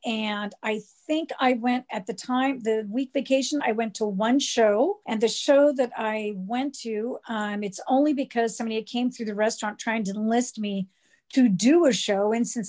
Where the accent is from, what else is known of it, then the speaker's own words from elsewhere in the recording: California, United States; I didn't know anybody from the Bronx, me from California.